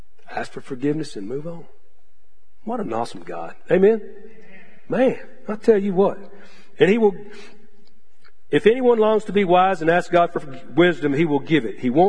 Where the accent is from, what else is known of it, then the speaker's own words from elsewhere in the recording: Texas, United States; And we're originally from West Texas. We got to come back to Texas.